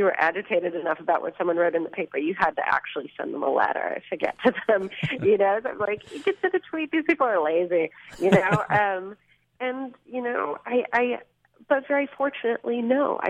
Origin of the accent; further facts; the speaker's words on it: Minneapolis, Minnesota, United States; I grew up in Minneapolis, where at the City Pages, the local weekly at the time, had a woman who was absolutely at the vanguard of music criticism in the U.S.